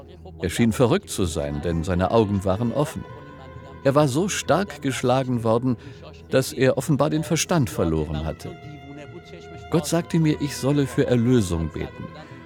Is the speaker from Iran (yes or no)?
yes; Iran; Wir sind Iraner